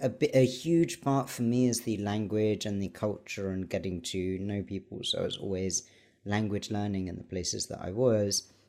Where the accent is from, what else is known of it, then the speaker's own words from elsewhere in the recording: United Kingdom; also born or lived in Bangladesh / Egypt; I'm a disabled guy. I'm British. I grew up here.